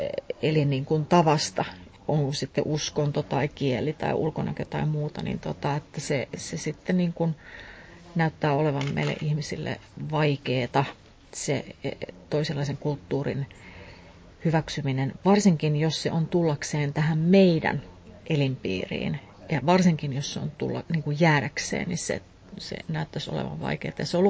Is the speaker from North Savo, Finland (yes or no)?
yes; Kiuruvesi, North Savo, Finland; mun suku ei ole tullut mistään evakkona ja siirtolaisena, mutta mä muistan, että kun mä oon Kiuruvedeltä kotoisin